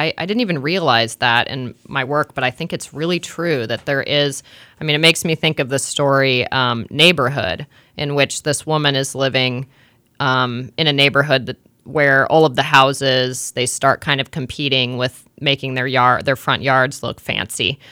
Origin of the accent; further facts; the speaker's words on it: Spokane, Washington, United States; And my family has property at Lake Pendere that in a way was more influential to me than growing up in Spokane